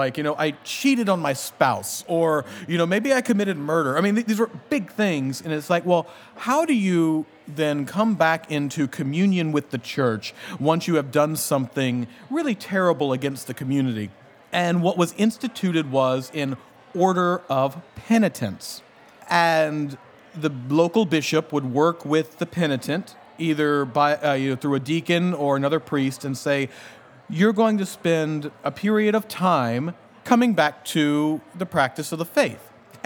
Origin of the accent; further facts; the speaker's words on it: Louisiana, United States; Well, now I'm from Louisiana. It's also Mardi Gras.